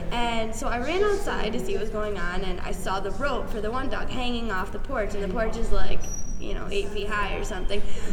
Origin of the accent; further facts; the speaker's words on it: Panama, New York, United States; Panama, New York.